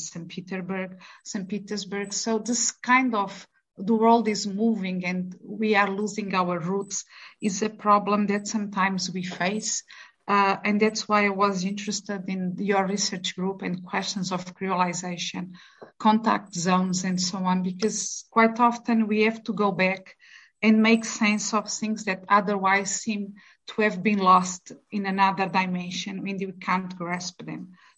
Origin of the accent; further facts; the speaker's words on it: Mozambique; I was born in Mozambique, where my father was born and where my daughter was born and my grandson was born.